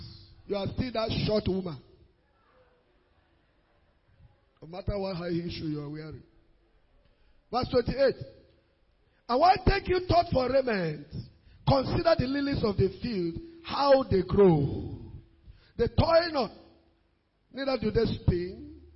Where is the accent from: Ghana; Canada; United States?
Ghana; I came here from Ghana.